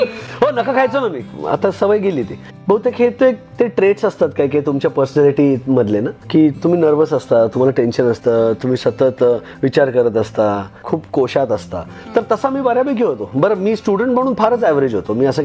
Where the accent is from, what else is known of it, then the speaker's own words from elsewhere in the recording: Kurla, Maharashtra, India; कुर्ल्याला. आणि तिकडे माझा जन्म झाला कुर्ल्यात.